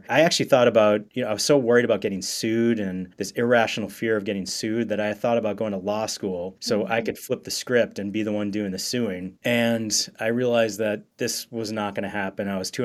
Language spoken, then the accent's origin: English; Massachusetts, United States; I'm from Massachusetts and I ended up going to Tulane University undergrad.